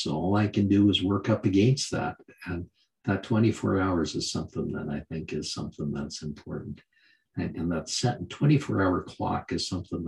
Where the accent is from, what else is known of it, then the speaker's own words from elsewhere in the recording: Canada; It's CA because I'm a Canadian.